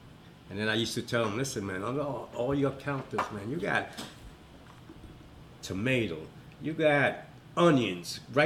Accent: Bronx, New York, United States; Yeah, I'm from the Bronx.

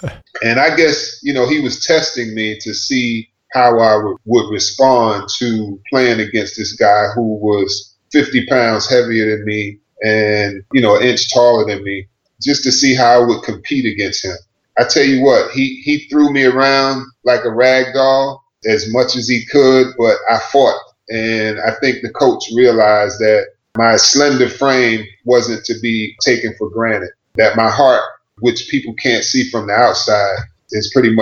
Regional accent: Brooklyn, New York, United States; So, you know, growing up in Brooklyn, that whole Brooklyn USA foundation of, you know, the first teams that I ever played on

